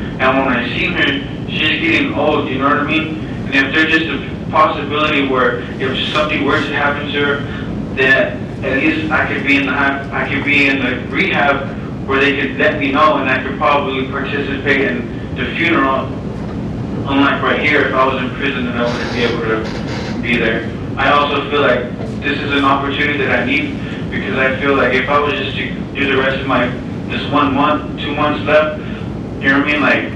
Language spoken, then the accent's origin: English; Yuma, Arizona, United States; because I'm from Yuma, I'm here from Yuma.